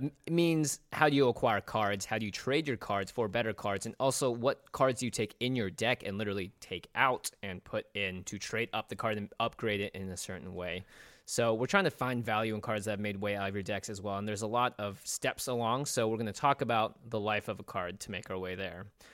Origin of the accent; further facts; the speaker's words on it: Seattle, Washington, United States; we grew up in Seattle, too.